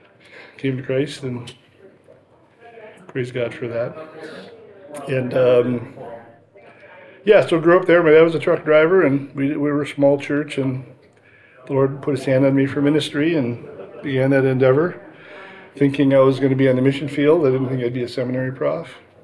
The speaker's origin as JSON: {"language": "English", "town": "Forestville", "region": "New York", "country": "United States", "tie": "born or raised there", "said": "I live in Southern California. I'm not a Californian, so don't hold that against me. Grew up in Western New York, a little village south of Buffalo."}